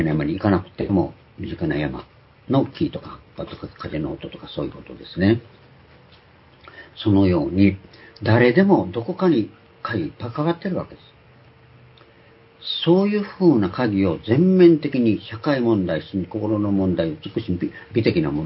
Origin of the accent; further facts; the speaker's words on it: Tokushima, Japan; 私ら徳島で育った人間はそうだったんです。